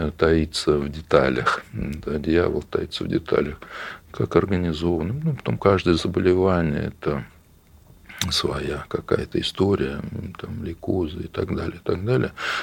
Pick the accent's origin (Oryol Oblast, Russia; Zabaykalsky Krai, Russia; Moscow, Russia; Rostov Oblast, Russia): Oryol Oblast, Russia; я из Орловской области, которая пострадала, многие районы, которые пострадали от Чернобыльской аварии